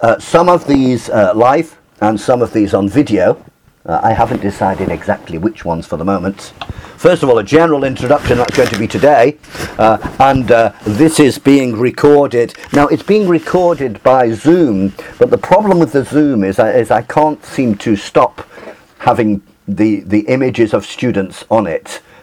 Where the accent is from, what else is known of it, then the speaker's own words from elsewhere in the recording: England, United Kingdom; Now, remember, I'm English.